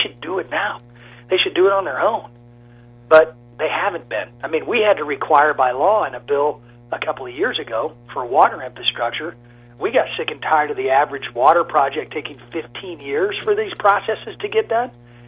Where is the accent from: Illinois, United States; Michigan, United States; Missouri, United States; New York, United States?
Illinois, United States; Taylorville; You look at estimates, a roadway that goes from my hometown of Taylorville to Springfield.